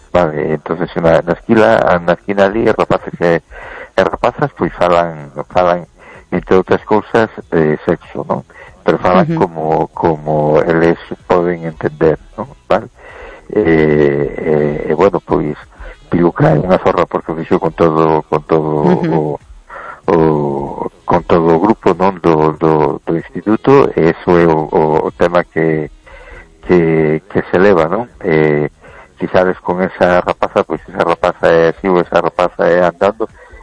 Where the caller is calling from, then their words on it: A Coruña, Galicia, Spain; de Coruña. ¿Qué tal estamos?